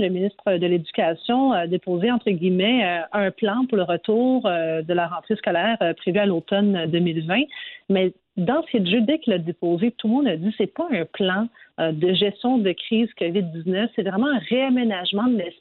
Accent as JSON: {"language": "French", "region": "Quebec", "country": "Canada", "said": "mais même chez nous au Québec, le port du masque est rendu obligatoire"}